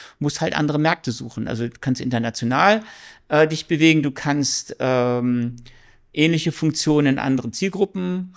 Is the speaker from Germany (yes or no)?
yes; Pattensen, Lower Saxony, Germany; Wir kommen alle aus Pattensen.